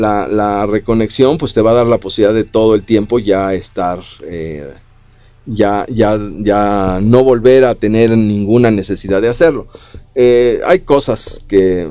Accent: Mexico; No sabemos, como mexicanos, gran parte de la población no sabe invertir

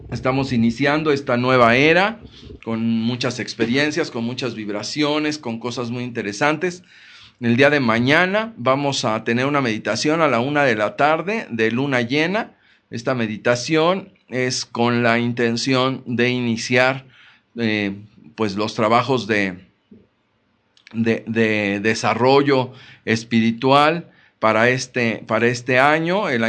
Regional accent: Mexico; estamos desafortunadamente como mexicanos acostumbrados a realizar nuestras oraciones

